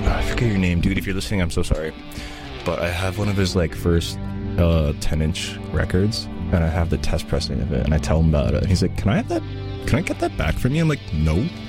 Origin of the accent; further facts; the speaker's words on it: Ontario, Canada; also born or lived in Oakville; I grew up in Ontario on Concession Road number 5, man.